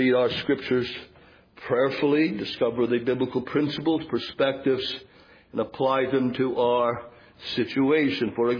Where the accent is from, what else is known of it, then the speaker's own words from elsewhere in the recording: Canada; now in United States; I remember the first time I came from Canada to America